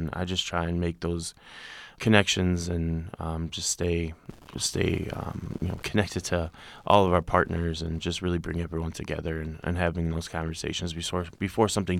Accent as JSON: {"language": "English", "region": "Georgia", "country": "United States", "said": "And I came here from South Georgia."}